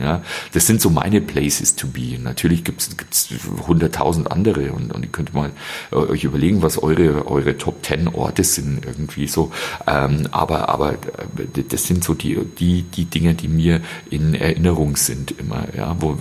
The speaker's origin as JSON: {"language": "German", "town": "Selb", "region": "Bavaria", "country": "Germany", "tie": "born or raised there", "said": "so runterschau von Lengenau so runter auf meine Heimatstadt Selb"}